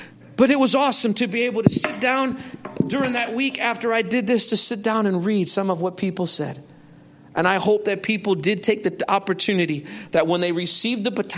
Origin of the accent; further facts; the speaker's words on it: Chicago, Illinois, United States; I was praying for God to send us back to Chicago, back to my hometown, back where my family was, because I missed my family.